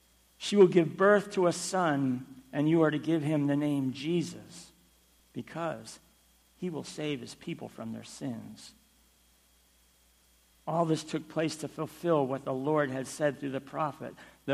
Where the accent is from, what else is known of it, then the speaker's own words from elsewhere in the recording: Boston, Massachusetts, United States; I am from the Boston area, and I worked in construction.